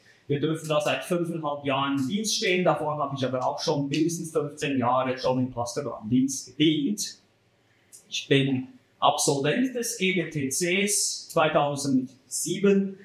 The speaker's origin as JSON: {"language": "German", "country": "Switzerland", "lives_now": "Berlin, Germany", "said": "also ein französischer Name. Ich bin aus der Schweiz und ich wohne in Berlin."}